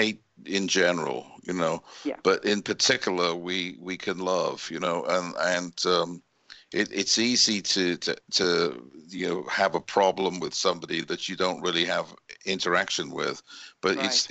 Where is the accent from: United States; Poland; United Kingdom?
United Kingdom; I grew up in Britain